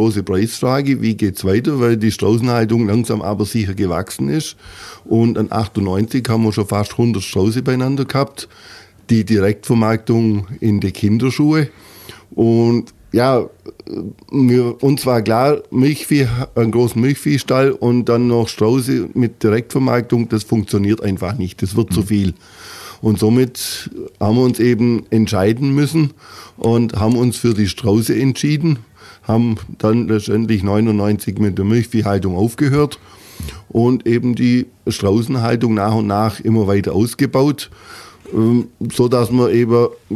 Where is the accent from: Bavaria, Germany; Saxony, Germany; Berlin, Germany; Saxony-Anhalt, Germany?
Bavaria, Germany; Leipheim; ich bin ein gebürtiger Landwirtssohn aus Leipheim. Mein Urgroßvater hat in Leipheim an 1898 einen landwirtschaftlichen Betrieb gekauft und klassische Landwirtschaft betrieben.